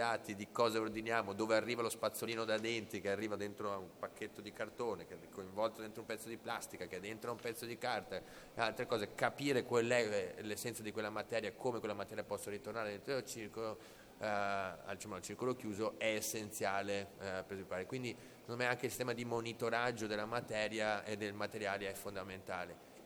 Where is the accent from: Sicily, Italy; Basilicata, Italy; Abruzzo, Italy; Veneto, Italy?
Veneto, Italy; Vicenza; io sono originario di Vicenza